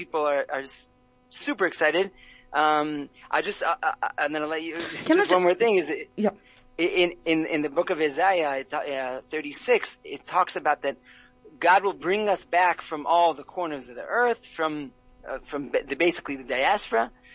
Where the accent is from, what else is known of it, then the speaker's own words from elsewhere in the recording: Israel; I am from Bona, Israel.